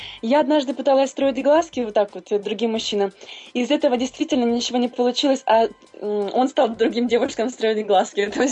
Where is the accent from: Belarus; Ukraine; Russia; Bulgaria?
Ukraine; now in Paris, France; потому что я живу во Франции, а сама я с Украины.